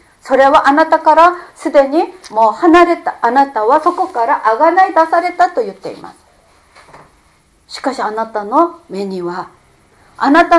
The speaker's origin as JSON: {"language": "Japanese", "country": "South Korea", "tie": "born or raised there", "also_born_or_lived": "Japan / United States", "second_language": "Japanese", "moved": "yes", "said": "私が韓国で生まれ育ち、また日本で生活し、アメリカで生活して、"}